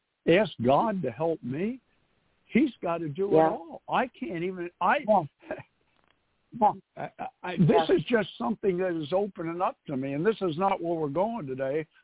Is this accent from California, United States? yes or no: no; New York City, New York, United States; I was raised in New York City, and you know, in New York City, in the housing projects, you don't have many.